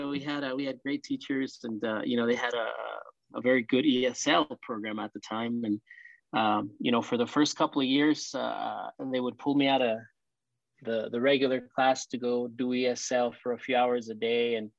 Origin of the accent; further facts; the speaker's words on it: El Paso, Texas, United States; born there; And then we migrated here when I was 8 years old. I was born in El Paso.